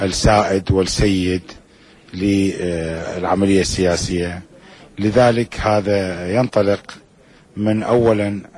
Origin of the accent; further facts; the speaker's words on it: Iraq; ونتطلع إلى أن نسير في الفترة الانتقالية المقبلة يدا بيد كعراقيين